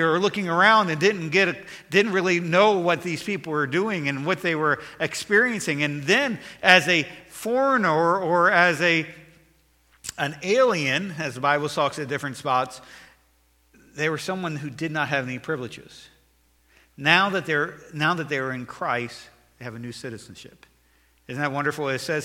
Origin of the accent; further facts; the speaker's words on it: Maryland, United States; I know I'm not all the way up north. I know I'm from Maryland, but when I came down south, this first time